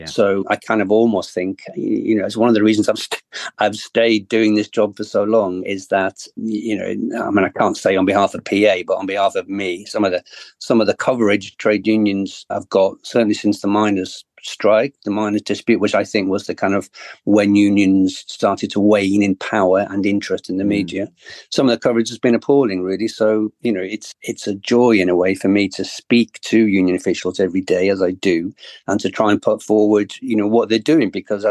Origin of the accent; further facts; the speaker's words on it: Wales, United Kingdom; I grew up in Northeast Wales, a very industrialised area. Very Labour family, always voted Labour, always bought the Daily Mirror